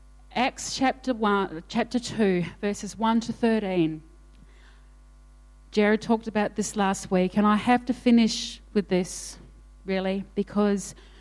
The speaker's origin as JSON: {"language": "English", "country": "Australia", "said": "We're Australian."}